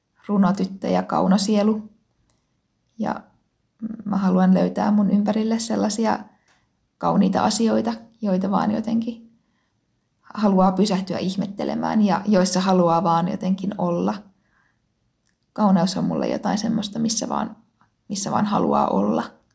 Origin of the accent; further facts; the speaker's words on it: Northern Finland, Finland; now in Turku, Finland; Mä oon 23-vuotias esittävän taiteen alan opiskelija. Ja mä asun tällä hetkellä Turussa. Mut mä oon kotoisin Pohjois-Suomesta.